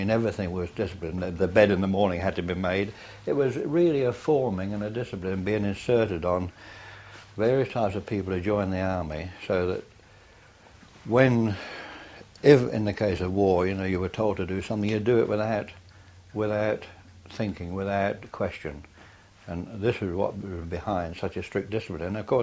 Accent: London, United Kingdom; born there; also born or lived in Irish family; I was born in London from an Irish family.

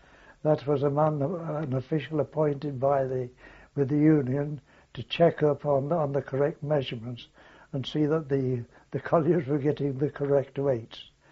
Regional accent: Orrell, North West England, United Kingdom; born there; I was born on October 23rd, 1894, at a place about 3.5 miles from the centre of Wigan. And the place is Oral, and the place was Oral Gardens, which was a sort of an old Victorian walled garden.

